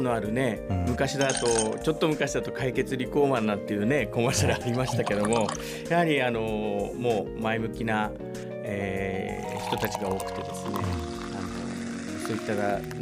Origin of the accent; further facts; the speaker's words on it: Tochigi, Japan; moved away as an adult; also born or lived in Tokyo; そうですね、はい、栃木、高校まで栃木にいまして、それから東京の方でずっと仕事をしておりました